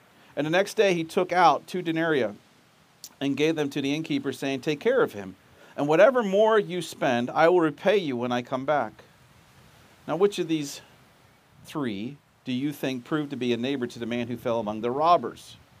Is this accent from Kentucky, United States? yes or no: no; Baltimore, Maryland, United States; I was raised in Baltimore, and we would go to Baltimore City, and we would go down to the market or go downtown to the harbor